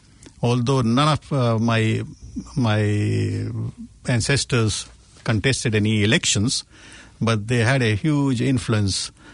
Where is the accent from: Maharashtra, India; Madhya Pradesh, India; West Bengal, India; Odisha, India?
Maharashtra, India; Mumbai; I was born in Mumbai in a suburb called Sion